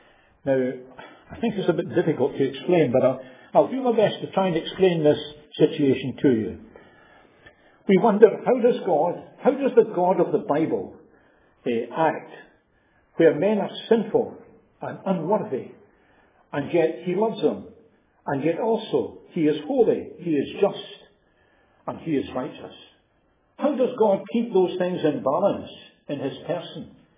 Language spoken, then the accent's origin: English; Glasgow, Scotland, United Kingdom; I was brought up in Springburn in the city of Glasgow.